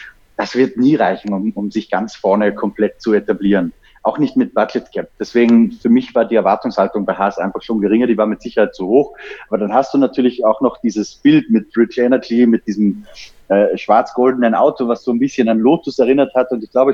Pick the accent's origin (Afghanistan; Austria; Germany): Austria; als Österreicher